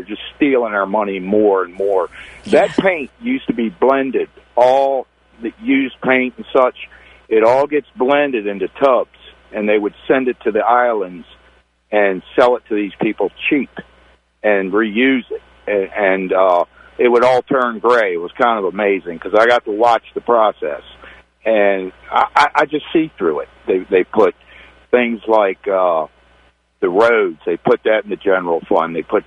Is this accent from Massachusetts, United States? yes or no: no; Annapolis, Maryland, United States; I grew up in Annapolis. I'm 65.